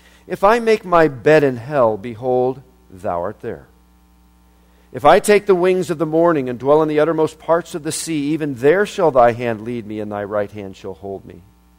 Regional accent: Colorado, United States; also born or lived in Florida; I grew up in Colorado, but I spent some years in Florida

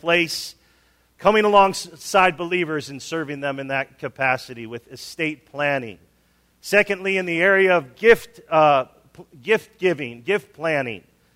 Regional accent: Chicago, Illinois, United States; I grew up in Chicago.

